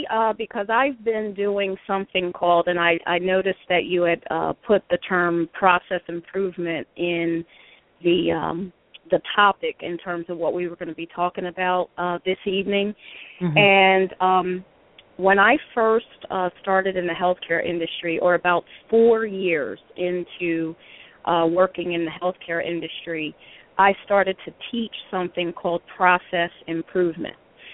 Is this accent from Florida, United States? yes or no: no; New Jersey, United States; I'm from the Southeast New Jersey area, which is about 20 minutes outside of Atlantic City, New Jersey.